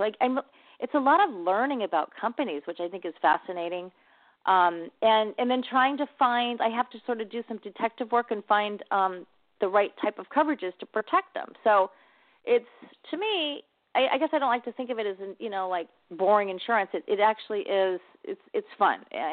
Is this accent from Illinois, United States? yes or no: no; San Diego, California, United States; also born or lived in Los Angeles; I am originally from San Diego. I grew up here, and I actually lived in Los Angeles.